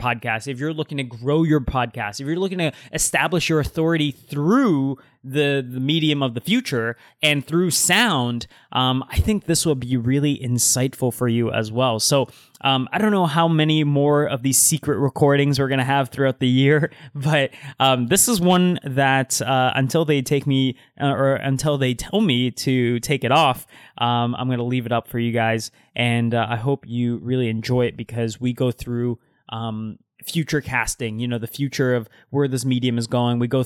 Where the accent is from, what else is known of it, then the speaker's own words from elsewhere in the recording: Toronto, Ontario, Canada; even though we're both originally from Toronto, we're not both all the time there.